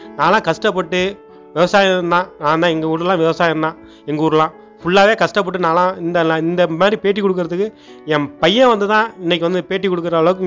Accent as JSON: {"language": "Tamil", "town": "Olaiyur", "region": "Tamil Nadu", "country": "India", "tie": "born or raised there", "said": "என் ஊர் சொந்த ஊர் ஓலையூர்."}